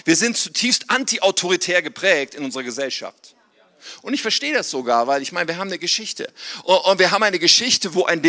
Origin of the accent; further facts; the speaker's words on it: Germany; Ich bin so richtig in Deutschland aufgewachsen, zur Schule gegangen, alles von klein auf und so.